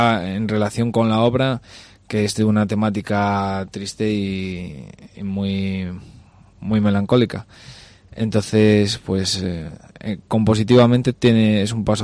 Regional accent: Toreno, Castile and León, Spain; Sí, tengo en el mes de agosto en Toreno, que es muy especial para mí tocar en mi pueblo.

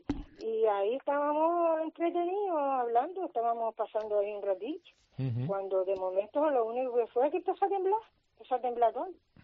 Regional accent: Agaete, Canary Islands, Spain; De Agaete mismo

